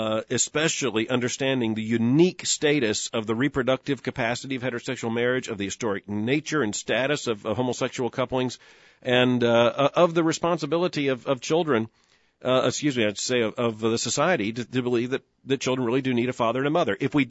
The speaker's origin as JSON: {"language": "English", "region": "Florida", "country": "United States", "tie": "born or raised there", "said": "I'm a native of Florida. I grew up in Florida. Florida's been through so many transformations."}